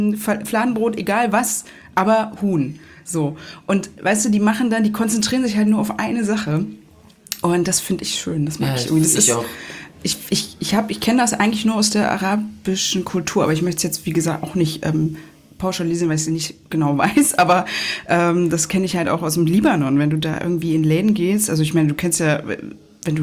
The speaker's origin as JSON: {"language": "German", "country": "Germany", "said": "Wir sind ja selber Deutsche."}